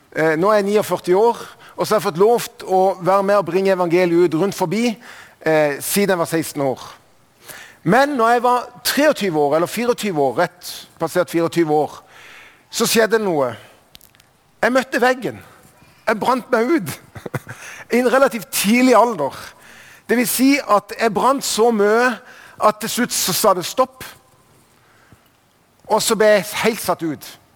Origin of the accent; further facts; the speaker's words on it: Kristiansand, Agder, Norway; Så som dere forstår, så er jeg ikke fra Bergen. Jeg er fra Kristiansand, Sørlandet. Det er dialekten min. Jeg vokste opp